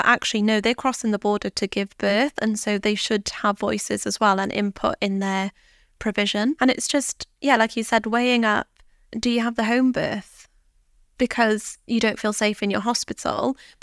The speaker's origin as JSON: {"language": "English", "region": "Wales", "country": "United Kingdom", "tie": "born or raised there", "said": "But I'm from Wales. I've born and raised in Wales."}